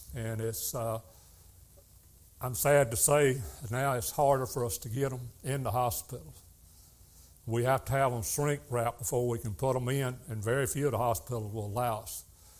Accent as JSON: {"language": "English", "region": "North Carolina", "country": "United States", "tie": "born or raised there", "said": "And I was raised in Philadelphia Baptist Church in Stanley County here."}